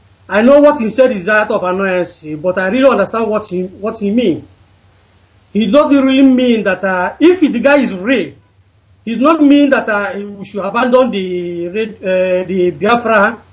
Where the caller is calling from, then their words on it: Bilbao, Basque Country, Spain; I'm calling from Spain, Bilbao.